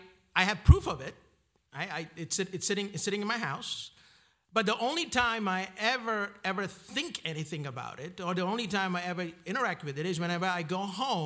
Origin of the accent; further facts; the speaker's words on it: Malaysia; now in United States; I am a Malaysian citizen by birth. I still am. I have been a permanent resident in the United States for the last, it's been a while.